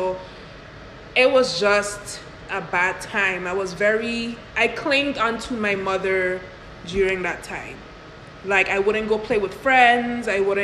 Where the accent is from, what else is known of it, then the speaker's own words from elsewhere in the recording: U.S. Virgin Islands; as great as it was growing up in the Virgin Islands